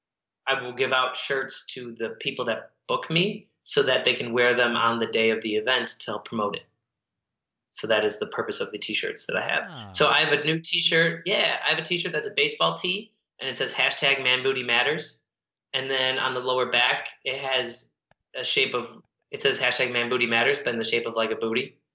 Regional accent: Midwest, United States; because I grew up in the Midwest, so I tend to know like Midwest and East Coast stuff.

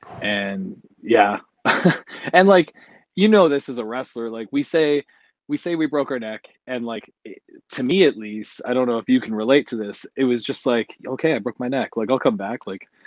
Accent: Canada; I, as a Canadian, there's a lot of border issues wrestling in America.

